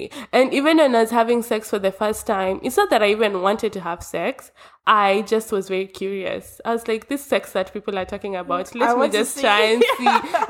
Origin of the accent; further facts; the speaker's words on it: Kenya; moved away as an adult; And imagine now I'm fresh from Kenya.